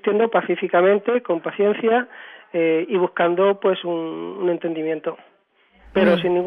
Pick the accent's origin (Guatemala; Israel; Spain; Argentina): Spain; Córdoba, Andalusia; Nosotros somos de aquí, somos musulmanes españoles, cordobeses